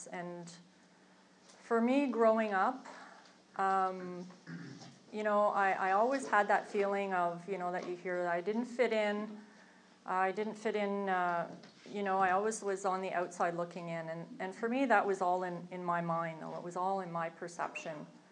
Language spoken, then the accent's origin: English; Montreal, Quebec, Canada; born there; You know, I was born in Montreal, December 1964, so I recently turned 50.